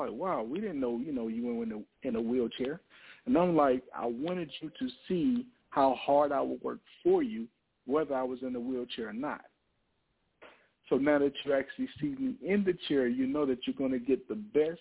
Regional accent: High Point, North Carolina, United States; I'm originally from High Point, North Carolina.

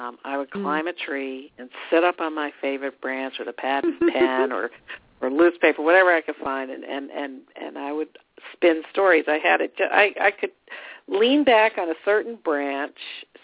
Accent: New England, United States; born there; and I was born in New England.

